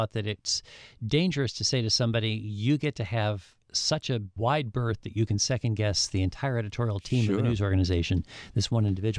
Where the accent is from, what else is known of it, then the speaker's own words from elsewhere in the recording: South Dakota, United States; it dealt with my home state of South Dakota. You know, I'm from the Black Hills.